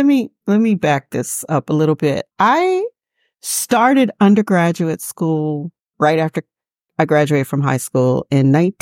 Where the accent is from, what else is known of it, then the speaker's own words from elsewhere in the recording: Maryland, United States; also born or lived in Charlottesville, Virginia; I was born in Charlottesville and raised in Maryland, came back here to UVA, did my first 2 years at UVA.